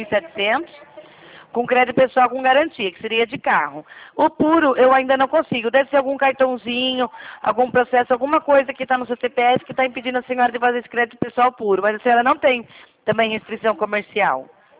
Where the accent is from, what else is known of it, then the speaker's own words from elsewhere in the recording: Rio Claro, São Paulo, Brazil; Eu sou aqui de Rio Claro, São Paulo.